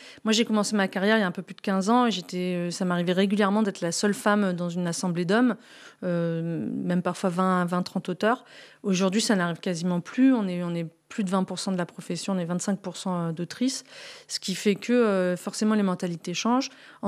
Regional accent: France; en tant que Française, c'est toujours

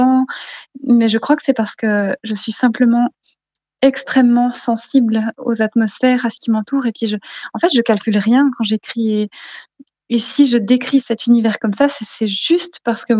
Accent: Sarlat, Nouvelle-Aquitaine, France; born there; j'ai un passeport français qui dit que je suis née à Sarlat, mais j'ai aussi un passeport suisse qui dit que je viens de Fontenay-Bressaucourt

